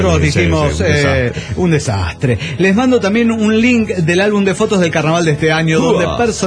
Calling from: San Luis, Argentina; de San Luis, Argentina.

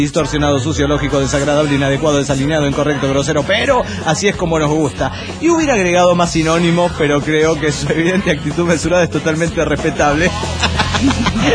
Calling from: Orange, California, United States; de Orange, California.

